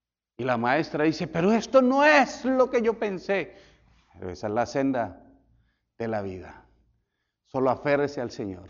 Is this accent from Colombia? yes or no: yes; Colombia; now in United States; Fácil en mi país, que es un 24 festivos cada año, aquí son solo 4. El lunes pasado fue festivo en Colombia